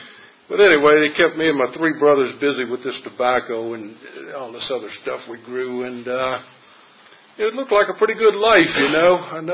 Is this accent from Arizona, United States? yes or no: no; Virginia, United States; I grew up in Lunenburg County, which is a farming area. Our nearest neighbors were about a half mile in each direction. And we raised tobacco and acres of gardens